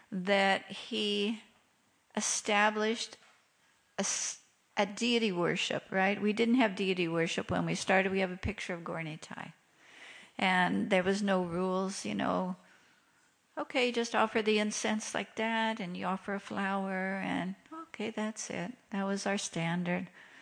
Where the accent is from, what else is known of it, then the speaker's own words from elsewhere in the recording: Hawaii, United States; So I'm from Hawaii. I'm from a semi-well-to-do family.